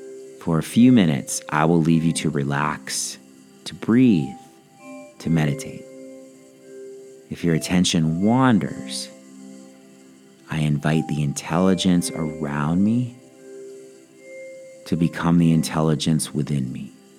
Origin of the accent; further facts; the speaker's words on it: Los Angeles, California, United States; I grew up in Los Angeles, and I remember just before the 1984 Summer Olympics, which were held in Los Angeles